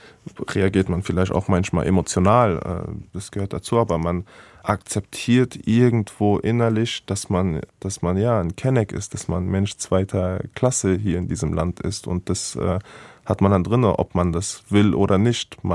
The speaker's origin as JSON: {"language": "German", "town": "Hanau", "region": "Hesse", "country": "Germany", "tie": "born or raised there", "said": "ich bin in Hanau-Kesselstadt, wie Sie gesagt haben, aufgewachsen. Das ist ein Ort, die Weststadt ist ein Ort, das wurde jetzt von den Medien als Migranten-Hotspot betitelt."}